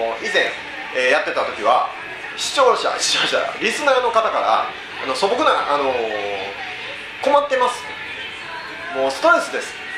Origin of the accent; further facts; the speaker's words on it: Kansai, Japan; accent: Kansai; 自分らは関西弁